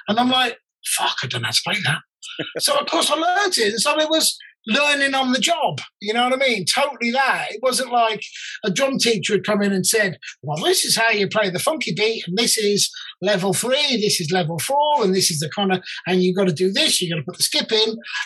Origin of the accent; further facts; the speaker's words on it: West Midlands, United Kingdom; I'm from the Black Country